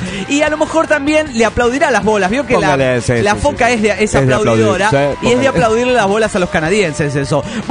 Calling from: León, Guanajuato, Mexico; de León, México.

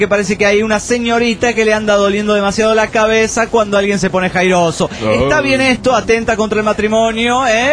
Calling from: Tandil, Buenos Aires Province, Argentina; Argentina.

